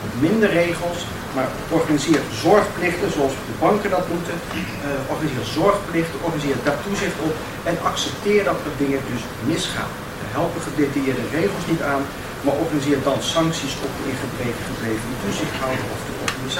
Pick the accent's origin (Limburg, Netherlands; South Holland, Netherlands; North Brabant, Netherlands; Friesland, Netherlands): Limburg, Netherlands; Maastricht; De herziening, ik kom uit Maastricht, dus het zal u niet verbazen. En ik woon er in de binnenstad